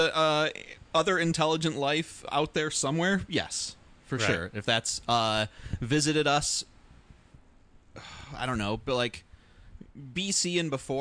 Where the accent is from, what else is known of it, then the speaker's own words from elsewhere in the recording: Michigan, United States; Michigan.